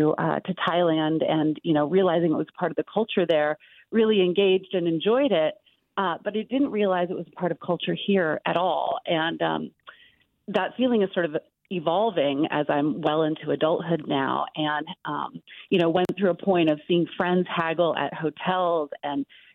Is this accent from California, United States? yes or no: yes; Berkeley, California, United States; I grew up in Berkeley and sort of middle class, and my family did not haggle at all.